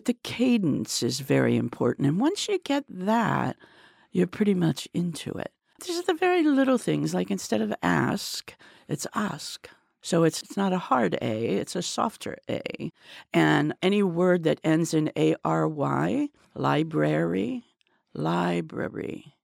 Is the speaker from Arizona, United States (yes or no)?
no; Cincinnati, Ohio, United States; moved away as an adult; I grew up in Cincinnati. I left in 1982 to move to California for a job. And I went to Anderson High School on the east side.